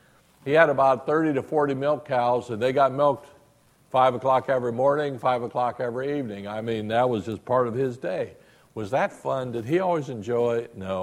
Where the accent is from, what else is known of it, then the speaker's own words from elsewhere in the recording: Ohio, United States; when I grew up in Southern Ohio, we didn't play soccer.